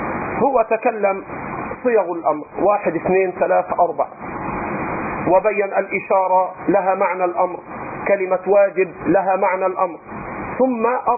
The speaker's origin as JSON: {"language": "Arabic", "country": "Egypt", "said": "ولذلك عندنا في مصر بيوجعوا روسنا انتخابات."}